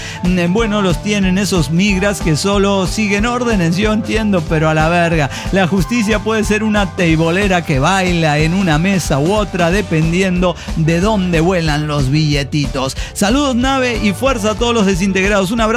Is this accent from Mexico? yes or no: yes; Jalisco, Mexico; Es porque soy mexicano. Póngale de Jalisco